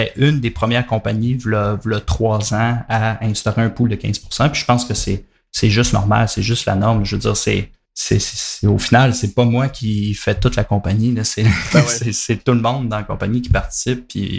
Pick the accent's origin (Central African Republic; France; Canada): Canada; Quebec; nous autres, on est Québécois